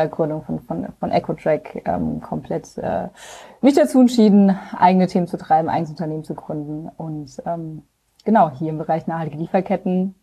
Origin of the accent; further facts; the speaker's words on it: Germany; now in Berlin, Germany; ich komme eigentlich ganz aus dem Westen von Deutschland, so Grenze Luxemburg-Belgien, und bin schon seit einigen Jahren jetzt in Berlin. Also ich glaube, mittlerweile sind 7 oder 8